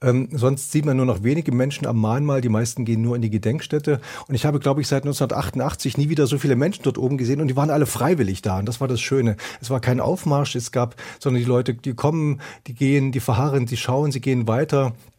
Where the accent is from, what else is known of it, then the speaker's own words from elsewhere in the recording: Weimar, Thuringia, Germany; Ich kenne das Gelände seit meiner Kindheit. Ich bin in Weimar aufgewachsen